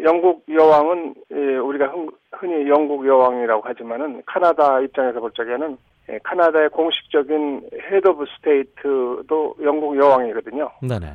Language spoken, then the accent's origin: Korean; South Korea; 전 남한 출신입니다.